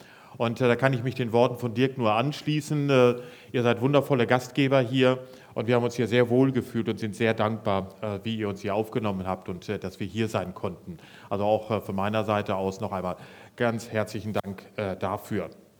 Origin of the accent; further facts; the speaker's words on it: Bielefeld, North Rhine-Westphalia, Germany; ich komme aus Bielefeld und bringe ganz liebe Grüße von meiner Gemeinde mit.